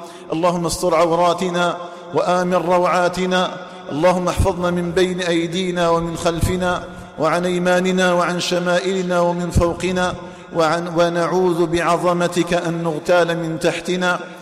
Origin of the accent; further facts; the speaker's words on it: Algeria; اللهم اجعل بلدنا الجزائر آمنا مطمئنا وسائر بلاد المسلمين.